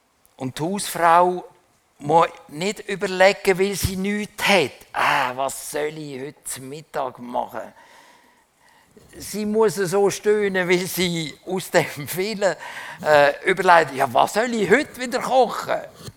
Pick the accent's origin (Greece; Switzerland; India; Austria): Switzerland; Trotz dem Überfluss, den wir haben, sind wir Schweizer mehr oder weniger zugedeckt mit Sorgen.